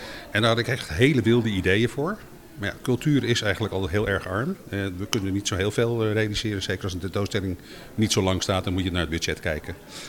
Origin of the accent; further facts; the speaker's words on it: Amsterdam, North Holland, Netherlands; En als Amsterdammer is dat heel leuk om dat te zien.